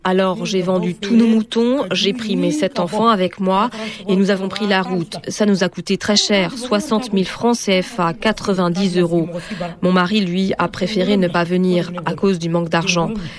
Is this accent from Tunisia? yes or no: no; Gao, Mali; now in Bamako, Mali; J'ai 41 ans et je viens de Gao. Ça fait 4 mois que je suis à Bamako.